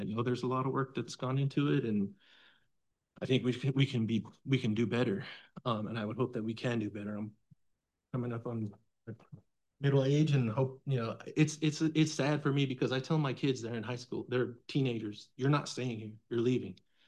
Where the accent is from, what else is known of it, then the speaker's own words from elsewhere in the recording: El Centro, California, United States; now in Imperial, United States; I live in Imperial. I was born and raised in El Centro. And I've seen the growth.